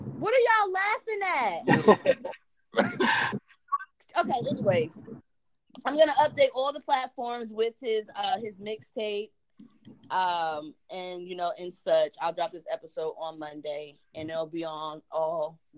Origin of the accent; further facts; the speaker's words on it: New Jersey, United States; Oh, I live in Jersey. Like, I'm from Jersey. Like, I'm a up northeastern.